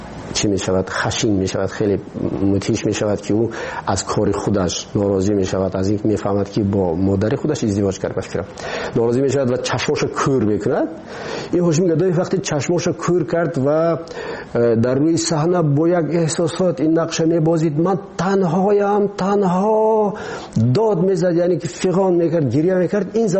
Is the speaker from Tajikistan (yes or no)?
yes; Tajikistan; ما تاجیک هستیم. همین است وطنی ما